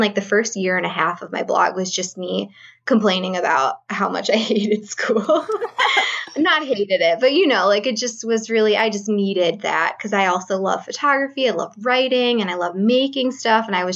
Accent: Alfred, New York, United States; I was raised in a really tiny, tiny town that no one's ever heard of in New York called Alfred.

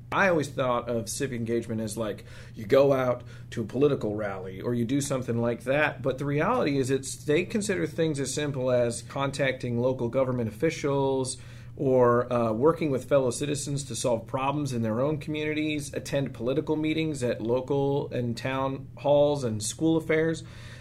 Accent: Steilacoom, Washington, United States; I grew up in Steilacoom, which is in Pierce County

